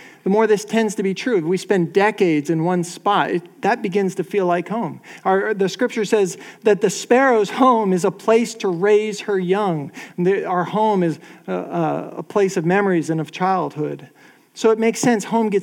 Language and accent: English; Virginia, United States; also born or lived in Pennsylvania; Well, I was born in Pennsylvania, and I spent my childhood there, but I moved to Virginia before I was able to drive or anything, and no one really lives in Pennsylvania anymore, so I feel like I grew up in Pennsylvania, or excuse me, in Virginia